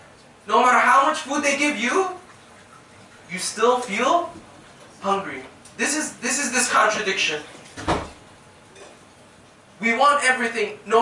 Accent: Iran; I'm from Iran

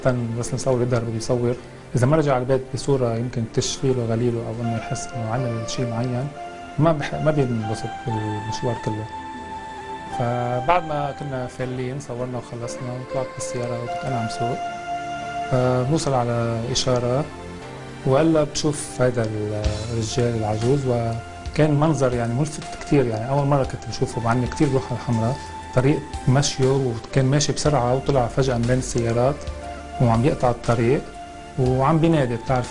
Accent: Lebanon; انا لبناني

